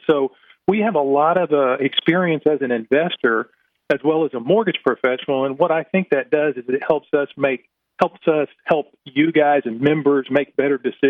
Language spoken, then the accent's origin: English; Houston, Texas, United States; So he and I grew up together in Houston.